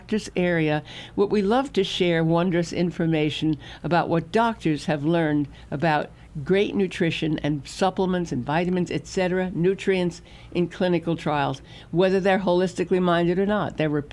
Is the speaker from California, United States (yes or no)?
no; Brooklyn, New York, United States; not just because I was born in Brooklyn, raised in New York, and have Jewish background and all of that.